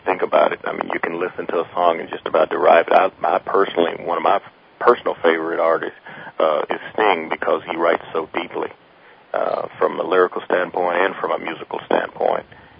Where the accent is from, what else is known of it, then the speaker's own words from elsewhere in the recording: Houston, Texas, United States; they're actually from my hometown, Houston.